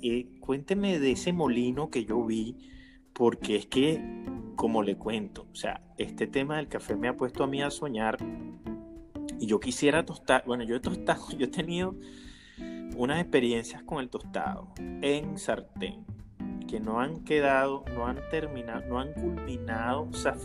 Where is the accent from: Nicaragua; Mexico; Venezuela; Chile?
Venezuela; Los Llanos; yo me recordé aquellas coladas de café de mi tierra